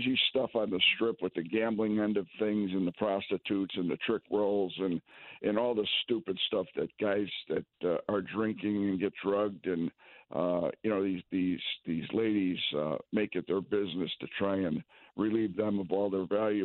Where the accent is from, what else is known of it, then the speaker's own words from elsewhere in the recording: Chicago, Illinois, United States; The book starts out when I was a kid growing up in Chicago